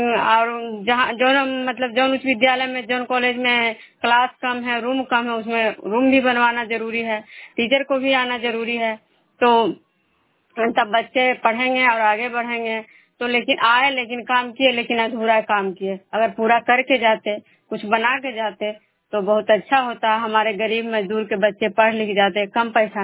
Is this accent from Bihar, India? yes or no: yes; Vishnupur, Bihar, India; मैं विष्णुपुर ग्राम खजरा पंचायत नालंदा जिला नरोनसा प्रखंड की निवासी हूँ।